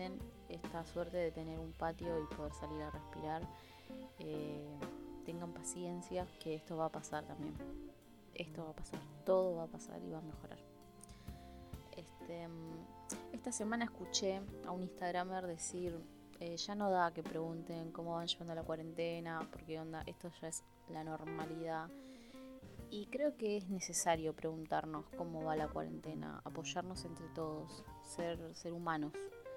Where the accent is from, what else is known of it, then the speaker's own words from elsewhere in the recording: Buenos Aires Province, Argentina; Y aclaro que no soy porteña, soy de provincia, pero el acento o esta manera de hablar tan se ha extendido por toda la provincia, creo.